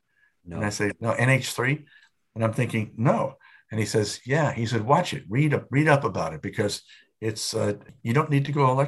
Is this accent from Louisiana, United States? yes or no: no; Connecticut, United States; Moved back to Connecticut because I was from Connecticut.